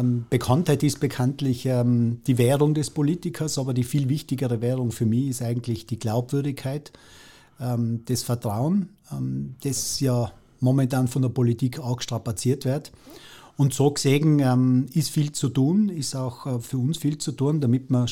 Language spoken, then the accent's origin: German; Kartitsch, Tyrol, Austria; Also ich bin gebürtiger Kaditscher. Ich bin heute nach wie vor alle 3 Wochen in Kaditz daheim bei der Familie.